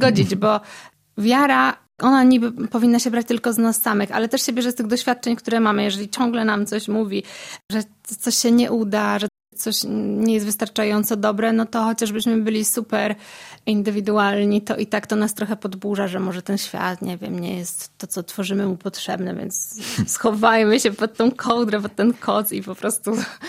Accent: Mielec, Subcarpathian Voivodeship, Poland; Ja pochodzę z Mielca, mieszkam czasami w Tuszymie, czasami w Rzeszowie

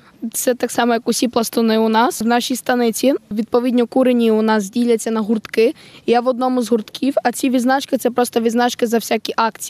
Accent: Zaporizhzhia, Zaporizhzhia Oblast, Ukraine; З Запоріжжя.

